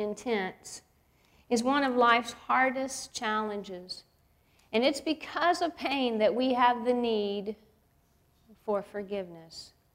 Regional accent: Savannah, Georgia, United States; I told you I was a Southern girl. I grew up in Savannah. And down in Savannah, we're right on the coastline.

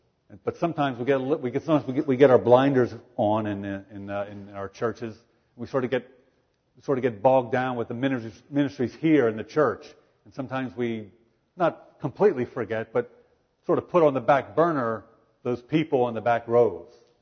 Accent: Pennsylvania, United States; myself growing up in Pennsylvania

